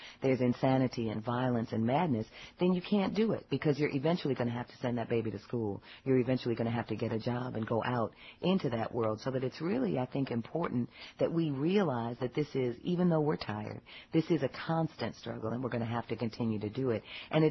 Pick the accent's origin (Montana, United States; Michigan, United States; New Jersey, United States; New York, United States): Michigan, United States; Detroit; also born or lived in Washington, D.C.; now in Atlanta, United States; That really runs through all my work because I grew up in Detroit. I moved to D.C. I went to school at Howard, and now I live in Southwest Atlanta.